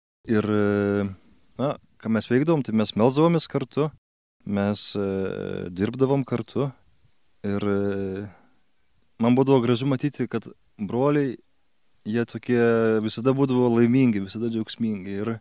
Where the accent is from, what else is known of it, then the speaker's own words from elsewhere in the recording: Kaunas, Kaunas County, Lithuania; Tai pats esu kaunietis ir čia į Baltriškas jau atvažiuoju prieš 20 metų, man buvo 9 metai